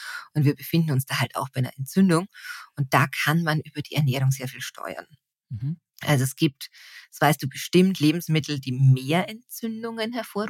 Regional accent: Austria; ich komme aus Österreich.

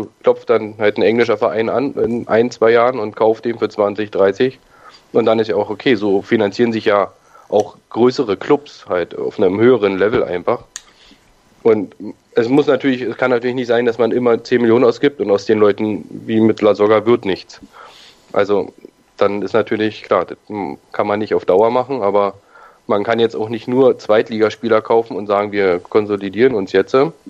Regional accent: Berlin, Germany; ich komme ja aus Berlin

